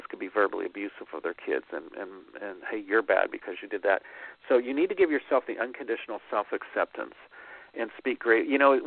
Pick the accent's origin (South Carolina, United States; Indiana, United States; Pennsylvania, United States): Pennsylvania, United States; Pittsburgh; But he, in my hometown of Pittsburgh, when he got up and played the Christian stuff, Pittsburgh's, I love my hometown, but they can be pretty tough, you know.